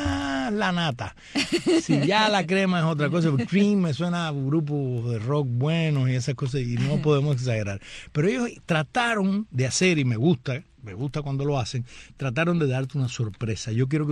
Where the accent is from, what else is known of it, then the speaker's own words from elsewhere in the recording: Cuba; soy una cubana para el bien y no para el mal.